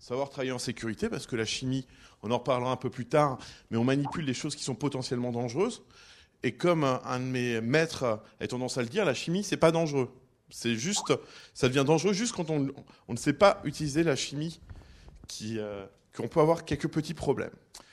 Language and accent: French; Montpellier, Occitanie, France; je viens de Montpellier, comme on vous l'a dit précédemment.